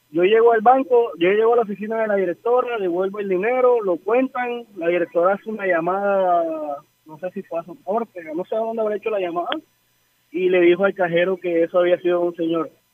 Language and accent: Spanish; Colombia; vuelvo a trabajar y a descansar en la noche como cualquier colombiano